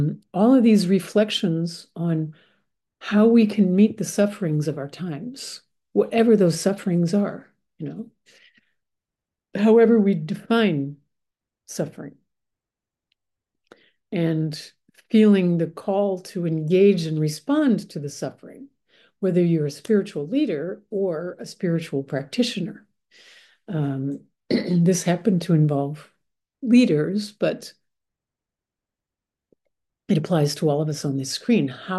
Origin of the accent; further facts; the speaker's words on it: Minneapolis, Minnesota, United States; moved away as an adult; now in France; because I was born and raised in Minneapolis, I lived there until I moved to France.